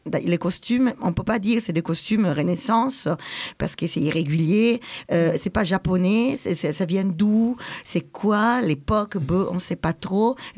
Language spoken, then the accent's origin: French; Italy; Donc moi, je suis italienne, j'aime beaucoup le langage, enfin la langue.